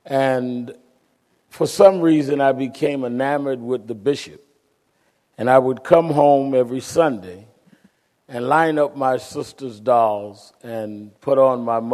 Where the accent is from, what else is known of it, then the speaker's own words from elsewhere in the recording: Brooklyn, New York, United States; Actually, I was born and raised in Brooklyn and started preaching very young.